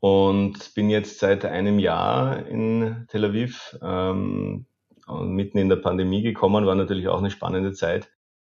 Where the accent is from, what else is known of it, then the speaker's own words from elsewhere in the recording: Austria; Wien geboren, mit dem guten Füßlauer Wasser aufgewachsen. Und mein Herz schlägt aber in Salzburg. Insofern sehe ich mich als Österreicher, Europäer und ja, jetzt auch halb Israeli.